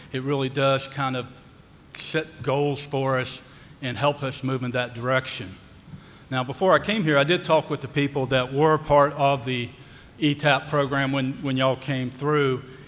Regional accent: Virginia, United States; I'm from Virginia.

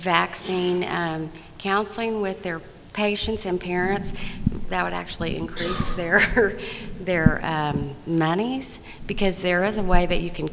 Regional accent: Oklahoma, United States; from Oklahoma.

